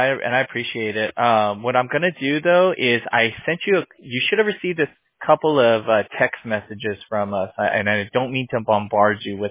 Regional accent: Whittier, California, United States; Whittier. I grew up in Whittier. That's hilarious.

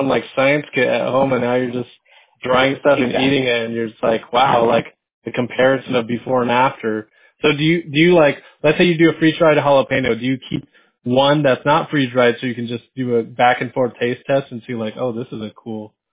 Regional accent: San Diego, California, United States; Yes. I grew up in San Diego, yes, correct.

